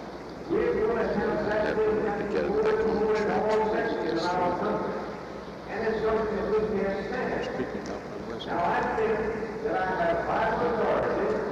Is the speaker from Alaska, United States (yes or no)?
no; Albuquerque, New Mexico, United States; I'm from Albuquerque, New Mexico, a university town.